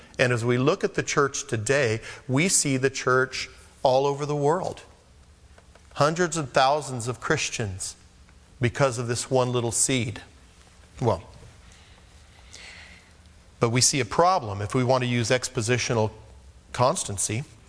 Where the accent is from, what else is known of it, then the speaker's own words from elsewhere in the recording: Porterville, California, United States; I remember the summer days growing up in Porterville.